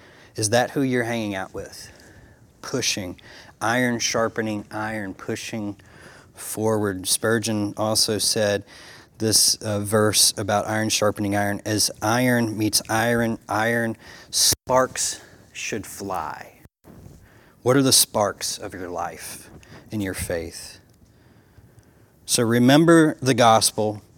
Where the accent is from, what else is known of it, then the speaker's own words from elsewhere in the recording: Alabama, United States; and we are from Alabama. So I apologize if you don't understand my language, y'all.